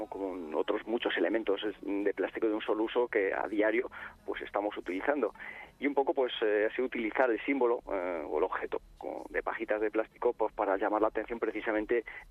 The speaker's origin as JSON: {"language": "Spanish", "country": "Spain", "said": "somos los españoles"}